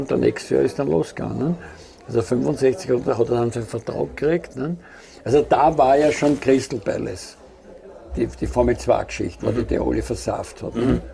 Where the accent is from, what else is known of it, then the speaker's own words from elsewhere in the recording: Austria; ich bin aus Österreich